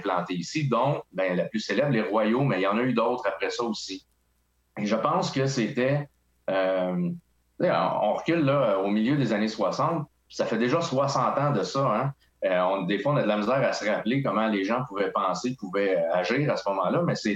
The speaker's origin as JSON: {"language": "French", "town": "Repentigny", "region": "Quebec", "country": "Canada", "said": "Moi, je viens de Repentigny, en banlieue de Montréal. J'ai étudié au Collège de l'Assomption."}